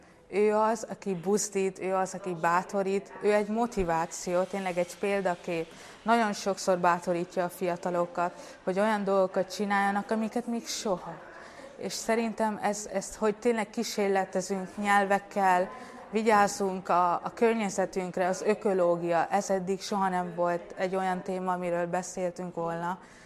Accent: Pakistan; Hungarian is a second language; now in Hungary; Pakisztánból jöttünk Magyarországra 5 évvel ezelőtt, az egész családommal, anyámmal, apával és öcsémmel.

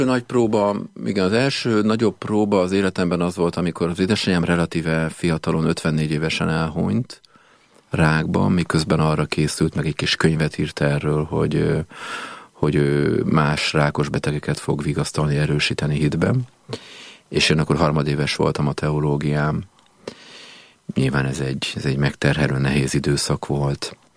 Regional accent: Budapest, Hungary; Igen, tehát én egy ilyen református családban nőttem fel, a nővéremmel velük, a Budahegyvidéki gyülekezet volt a gyülekezet, ahova tartoztunk.

